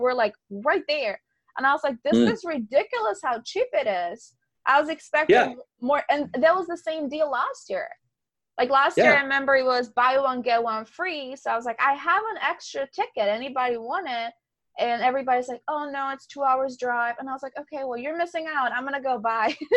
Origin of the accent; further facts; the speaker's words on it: Albania; Like I'm from Albania